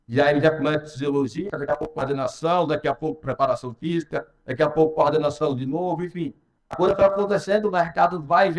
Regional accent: Aracaju, Sergipe, Brazil; Eu sou de Aracaju, é a menor capital do país, de Sergipe, não tem grandes tradições além do futebol.

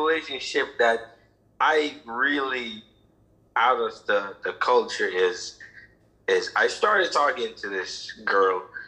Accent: Jamaica; We're still Jamaican.

